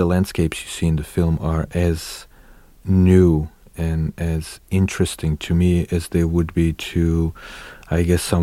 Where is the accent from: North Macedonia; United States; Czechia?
North Macedonia; Skopje; I grew up in Skopje, which is the biggest urban area, the biggest city in Macedonia, which is something like, I don't know, 700,000 people now